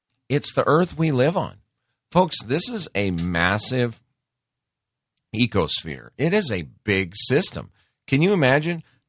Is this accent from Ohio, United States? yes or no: no; Great Falls, Montana, United States; I grew up in Great Falls, Montana.